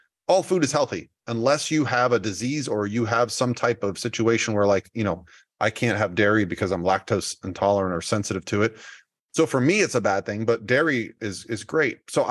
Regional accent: Tarpon Springs, Florida, United States; Tarpon Springs, Florida. It's just right outside of Tampa.

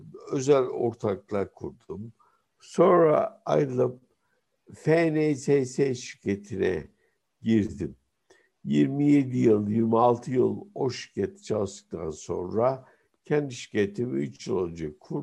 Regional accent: Bursa, Turkey; Ben Bursalıyım.

